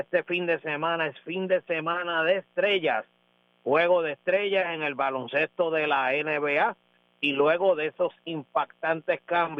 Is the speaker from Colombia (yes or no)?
no; Aguada, Puerto Rico; estoy directamente aquí en Puerto Rico, en mi amado pueblo de Aguada